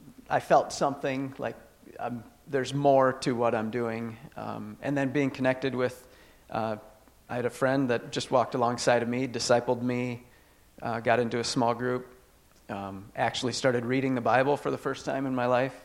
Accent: Leicester, Iowa, United States; Yeah, I grew up in Leicester.

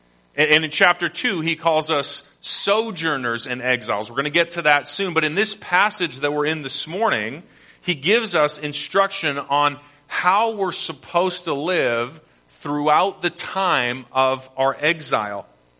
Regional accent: Canada; now in China; this city of 15 million people, which is half the size of my home country of Canada

